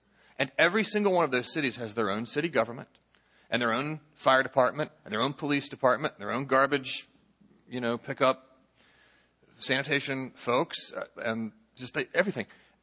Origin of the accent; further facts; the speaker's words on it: St. Louis, Missouri, United States; I come from St. Louis. St. Louis, you might be surprised to learn, is actually a very small city.